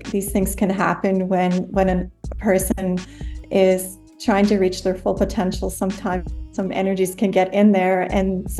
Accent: Henvey Inlet First Nation, Ontario, Canada; So my origins, I am from Henvi Inlet First Nation. I was removed from my birth mother at birth, and I was placed into the child welfare system immediately.

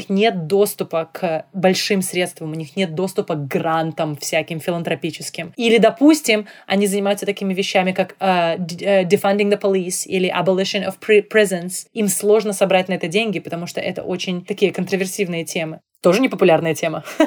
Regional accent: Belarus; moved away as an adult; now in United States; я приехала из Беларуси, откуда я бежала от этих политических страшных всяких несправедливостей, приехала в Америку

